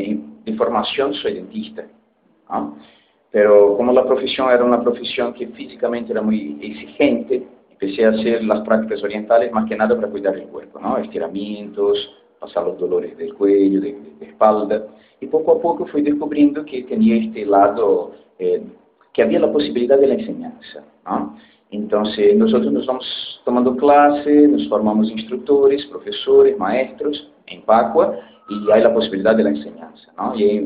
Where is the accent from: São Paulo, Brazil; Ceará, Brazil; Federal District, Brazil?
Ceará, Brazil; Fortaleza; Spanish is a second language; soy de Brasil, de Fortaleza, y vengo a Rosario para participar